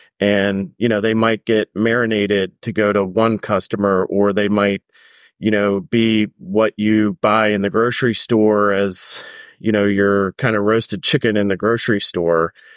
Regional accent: Maryland, United States; And so, you know, I grew up in Maryland, but not in the part of Maryland where they raise chickens.

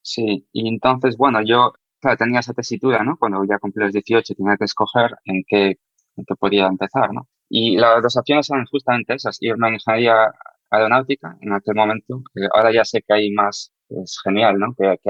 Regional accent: Galicia, Spain; que voy a decir yo que soy gallego

